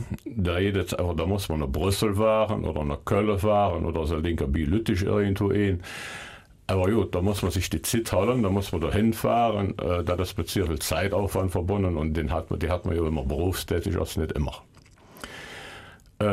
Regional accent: Russia; German is a second language; now in Eupen, Belgium; Ich geboren sind, ich sehe ja 1960 und ich sehe geboren in Batschewisch. Da sind ich dann noch in Russien und dann bis zur Mittelschule da gewohnt, bin mit den Eltern.

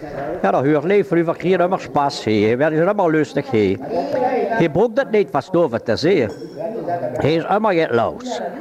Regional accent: Aachen, North Rhine-Westphalia, Germany; ich bin ein gebürtiger Öcher und ich komme noch hier mithelfen

